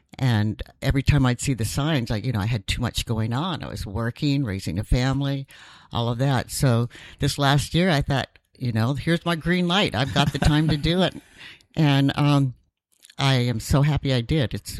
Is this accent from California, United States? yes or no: yes; Redding, California, United States; I am a Redding girl, born and raised. So I've lived here my entire life.